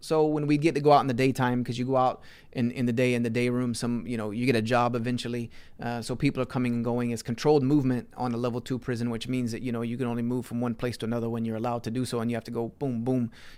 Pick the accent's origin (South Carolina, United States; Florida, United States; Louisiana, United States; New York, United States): South Carolina, United States; Greenville; Ridgedale is about as far away from my hometown of Greenville that you can get.